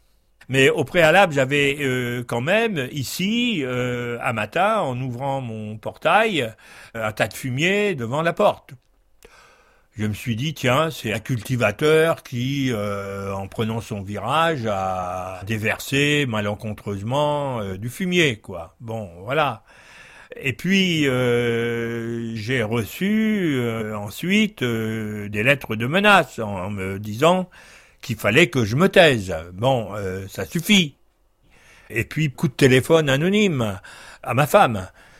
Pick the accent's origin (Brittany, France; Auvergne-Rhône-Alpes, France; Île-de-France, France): Brittany, France; moved away; Je suis parti de Bretagne en 63. Il y avait des basses-cours dans les fermes.